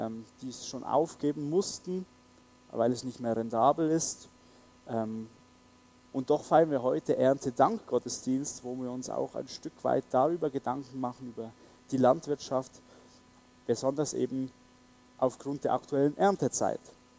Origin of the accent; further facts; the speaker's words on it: Switzerland; Ja, vor 4 Jahren war ich in meiner Heimatgemeinde in der Schweiz. Also ich komme aus der Schweiz